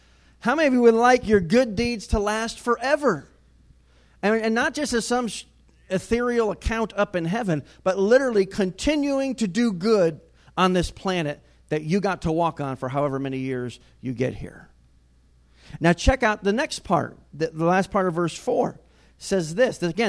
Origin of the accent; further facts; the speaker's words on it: Enfield, Connecticut, United States; he preached a sermon in my hometown where I grew up, Enfield, Connecticut.